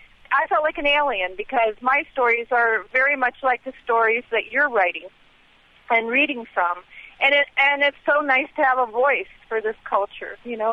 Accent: Pennsylvania, United States; I grew up in Pennsylvania during the 60s and 70s. I was born in 52.

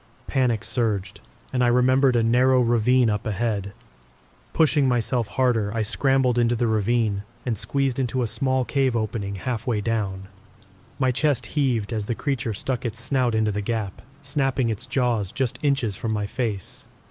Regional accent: Hot Springs, Arkansas, United States; Growing up near Hot Springs National Park, I had always heard strange tales from my friends and other hikers

